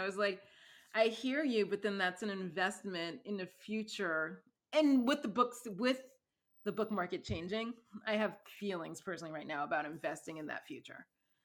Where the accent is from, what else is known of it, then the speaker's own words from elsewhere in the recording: East Coast, United States; I'm from the East Coast and I miss trees.